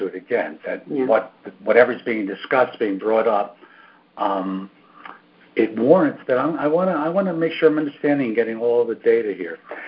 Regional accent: Brooklyn, New York, United States; I came from Brooklyn. My whole family was dysregulated.

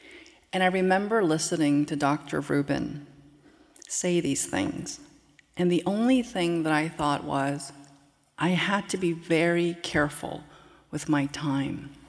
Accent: South Korea; born there; English is a second language; I was born in South Korea. English was my second language.

